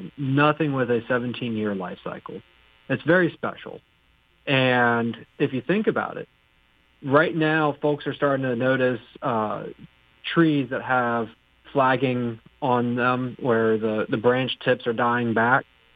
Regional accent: Virginia, United States; It's pretty similar to where I grew up in Tidewater, Virginia.

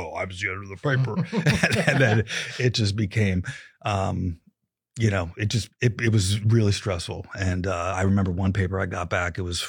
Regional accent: Delaware, United States; I grew up in Delaware, sort of a band nerd in high school.

